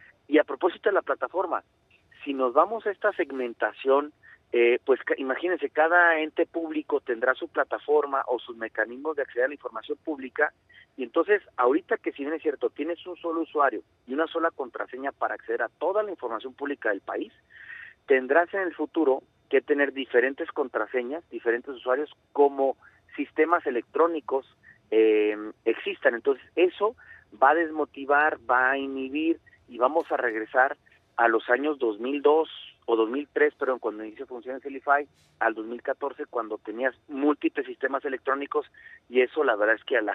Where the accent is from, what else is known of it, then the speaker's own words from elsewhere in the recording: Mexico; yo no tengo la función de legislador, pero sí como mexicano, pues poder aportar